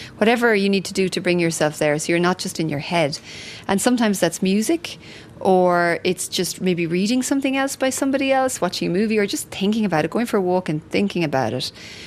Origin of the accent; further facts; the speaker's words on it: Ireland; now in Australia; I don't know that I'd describe myself as purely Irish anymore. Somewhere over the years it shifted, and I think I would describe myself as Irish Australian. But I'm not Australian. I wasn't born and bred here.